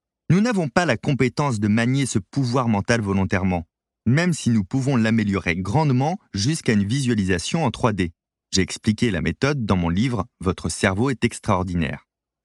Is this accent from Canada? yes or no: no; La Rochelle, Nouvelle-Aquitaine, France; born there; la vision de ma ville natale vue du ciel, etc. Des années plus tard, lors de mon premier saut, j'ai constaté avec amusement que tout ce que j'avais ressenti dans mon rêve était réel. Le plus étonnant, le temps de chute libre et la vision que j'avais de La Rochelle du ciel étaient également identiques